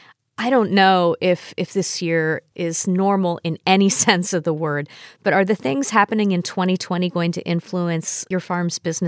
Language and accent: English; Columbus, Ohio, United States; born there; Frequent listeners to Stateside may know that I was born in Fortress Columbus.